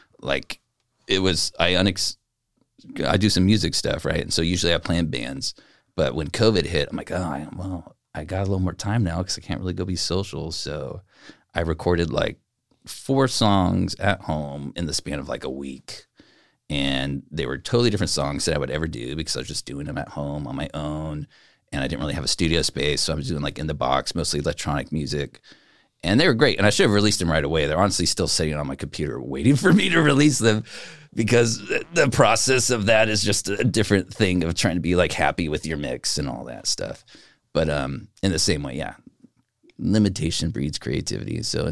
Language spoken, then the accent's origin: English; Salinas, California, United States; now in San Juan Bautista, United States; I'm from Salinas, born and raised, lived here most of my life. Just moved last year